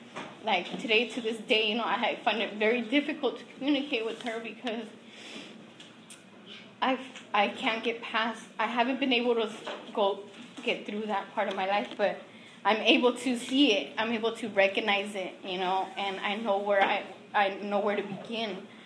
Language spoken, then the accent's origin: English; Oxnard, California, United States; also born or lived in Las Vegas, United States; And I was born in Vegas and my mom came. And I grew up in Oxnard.